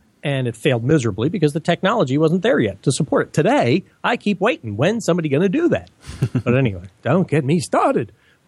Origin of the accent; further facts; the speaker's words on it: Connecticut, United States; also born or lived in New York / New Hampshire / Boston; I tell people I was born in New York, raised in Connecticut, finished in New Hampshire, and baked to a golden brown in Boston.